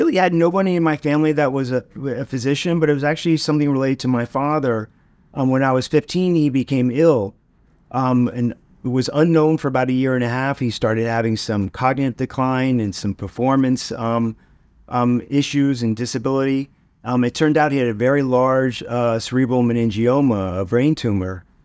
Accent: Florida, United States; born and raised in South Florida. And growing up in the 70s and early 80s, two words you wouldn't necessarily associate with South Florida are technology and medicine.

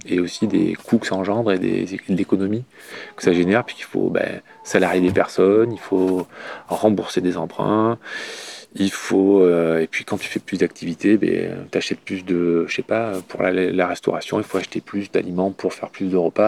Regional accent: Nouvelle-Aquitaine, France; born there; j'habite là depuis pas mal d'années. Je suis né en Corrèze.

